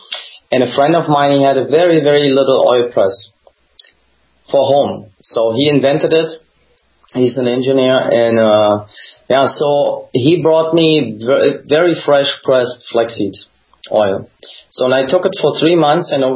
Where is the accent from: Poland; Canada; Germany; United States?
Germany; East Germany; English is a second language; I grew up in East Germany.